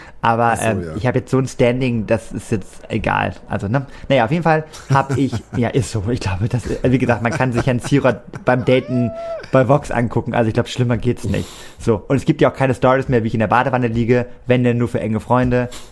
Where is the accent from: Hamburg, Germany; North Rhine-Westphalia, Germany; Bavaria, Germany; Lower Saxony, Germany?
Lower Saxony, Germany; Cuxhaven; das Wetter so wunderschön ist in Cuxhaven. Und den möchte ich halt einfach so wie mit dir damals, ne, meine Heimat, den ein bisschen zeigen